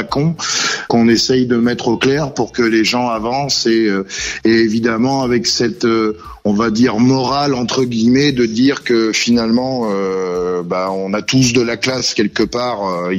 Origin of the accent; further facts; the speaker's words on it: Cognac, Nouvelle-Aquitaine, France; born there; ma naissance à Cognac sous les effets de l'alcool, hein, puisque je suis né dans le Cognac